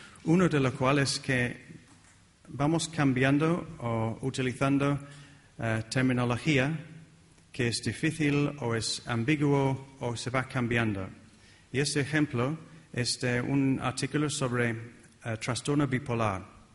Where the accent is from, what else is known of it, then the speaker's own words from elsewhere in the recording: East Midlands, United Kingdom; Spanish is a second language; Yo vengo de muy cerca de Nottingham, de Sherwood Forest.